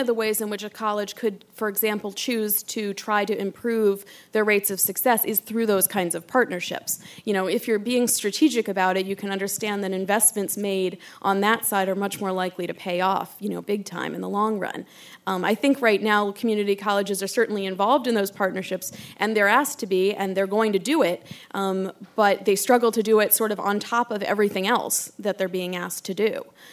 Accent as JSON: {"language": "English", "region": "Virginia", "country": "United States", "tie": "born or raised there", "said": "I grew up in the shadows of Northern Virginia Community College, so."}